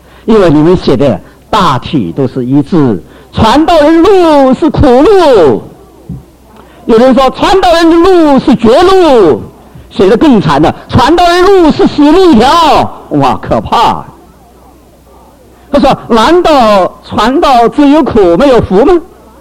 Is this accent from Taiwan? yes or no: no; China; 我想我们中国人听看见这个是最高兴，我们中国人最爱吃